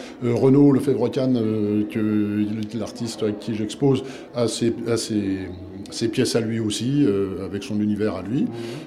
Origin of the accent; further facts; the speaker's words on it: East, France; Moi, je viens de l'Est